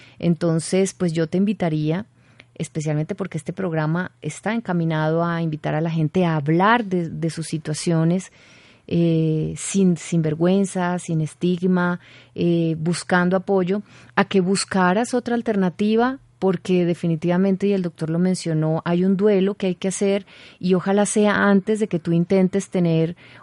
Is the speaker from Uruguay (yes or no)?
no; Santander, Colombia; y sobre todo siendo santandereana como tú